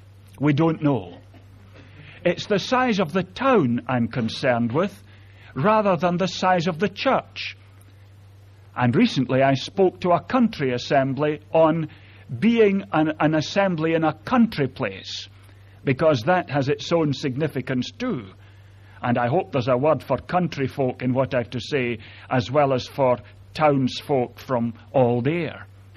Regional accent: Ayr, Scotland, United Kingdom; now in Falkirk, United Kingdom; As Andrew has said, I come from Ayr, and I have been now for some years in Falkirk.

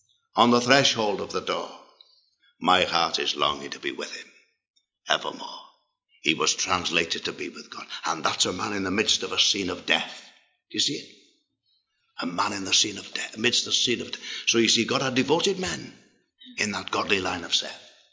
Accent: Liverpool, North West England, United Kingdom; We had an old Welsh preacher who used to come to Liverpool, my hometown, years ago.

